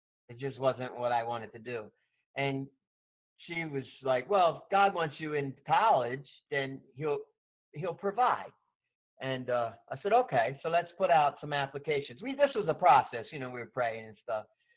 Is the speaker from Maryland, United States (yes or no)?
yes; Baltimore, Maryland, United States; Well, I came from Baltimore, Maryland, and I went on a short-term missions trip in 1991